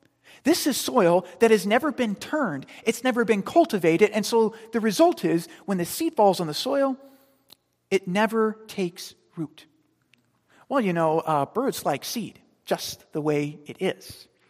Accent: Queens, New York, United States; Maybe I grew up in Queens, and some of you hailing from other places in the city may not have even dirt bed

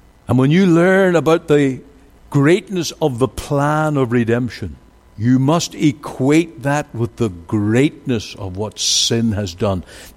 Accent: Northern Ireland, United Kingdom; In August 15th, 1988, in my hometown where I grew up, exploded a 500-pound bomb that was set by a group calling themselves the Real IRA.

